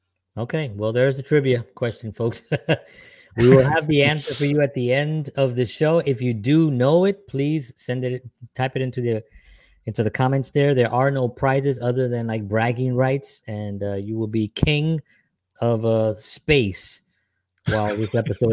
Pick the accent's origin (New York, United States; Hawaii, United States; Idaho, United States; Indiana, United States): New York, United States; Bronx; We're both from the Bronx, so we used to doing this a lot.